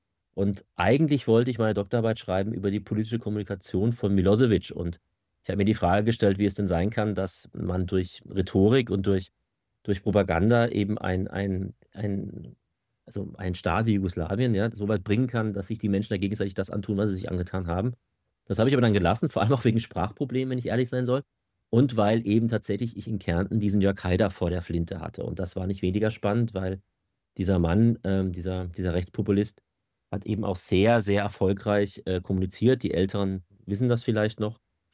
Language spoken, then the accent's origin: German; Southern Germany, Germany; moved away; also born or lived in Austria; Ich bin 47 Jahre alt inzwischen. Ich komme ursprünglich aus dem süddeutschen Raum, war dann lange in Österreich, habe dort studiert